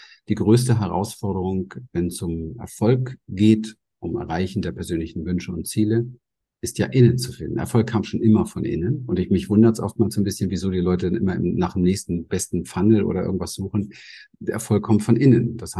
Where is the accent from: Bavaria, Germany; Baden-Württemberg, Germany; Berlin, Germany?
Berlin, Germany; Ich bin in Berlin aufgewachsen, im Hinterhof